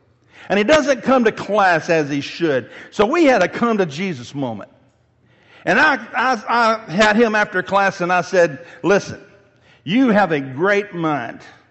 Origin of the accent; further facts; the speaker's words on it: Mount Pleasant, Tennessee, United States; after all, I grew up in Mount Pleasant, Tennessee.